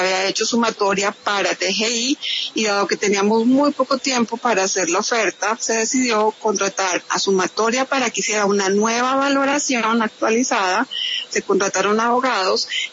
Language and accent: Spanish; Bogotá, Bogotá D.C., Colombia; que a uno le debe importar como bogotano